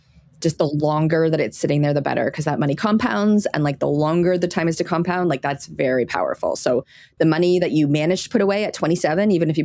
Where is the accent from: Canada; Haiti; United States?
Canada; We're Canadian. So far we're good.